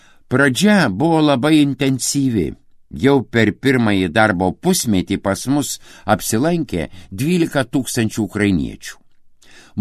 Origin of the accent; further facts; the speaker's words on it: Varniai, Telšiai County, Lithuania; Aš irgi žemaitis nuo Varnių.